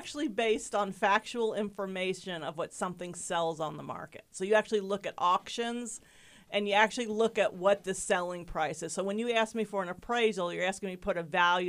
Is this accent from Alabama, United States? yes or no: no; Logansport, Indiana, United States; also born or lived in East Coast; we moved to Logansport in the 70s. I actually was born on the East Coast, and my parents are from the East Coast.